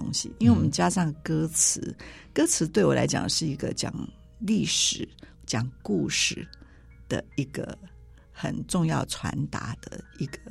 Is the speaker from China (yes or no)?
no; Taiwan; also born or lived in United States; 那同时也看着我们在美国念书的时候，其实当很多人问你从哪里来的时候，你说台湾的时候，他们都听成泰国